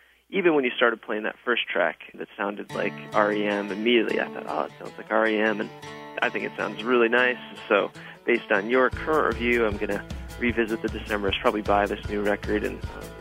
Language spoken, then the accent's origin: English; Indiana, United States; Hey, Jim and Greg. … I'm from Indiana.